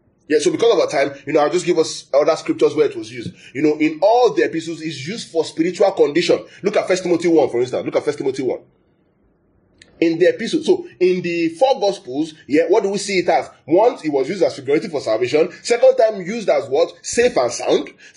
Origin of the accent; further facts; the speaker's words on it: Nigeria; I'm from Nigeria.